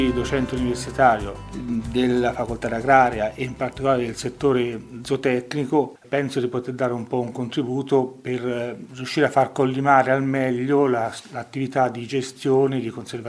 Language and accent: Italian; Caprese Michelangelo, Tuscany, Italy; born there; io sono di origine, sono nato a Caprese Michelangelo, quindi Alta Val Tiberina